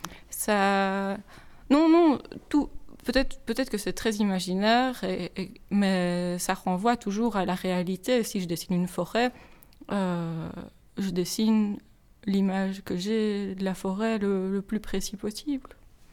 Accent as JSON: {"language": "French", "town": "Liège", "region": "Wallonia", "country": "Belgium", "said": "Bah écoute, je suis liégeoise."}